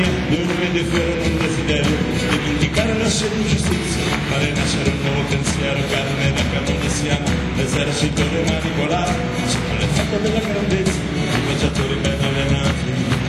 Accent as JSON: {"language": "Italian", "town": "Arezzo", "region": "Tuscany", "country": "Italy", "said": "Ok, qui siamo alla … veniamo da Arezzo."}